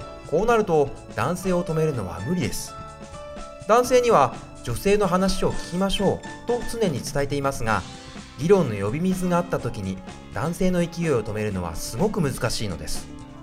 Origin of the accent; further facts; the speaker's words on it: Saitama, Japan; 埼玉です埼玉